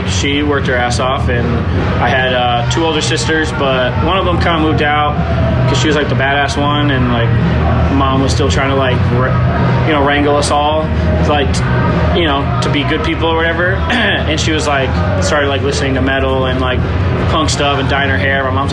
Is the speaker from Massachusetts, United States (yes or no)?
yes; Massachusetts, United States; moved away as an adult; now in California, United States; Massachusetts. Yeah.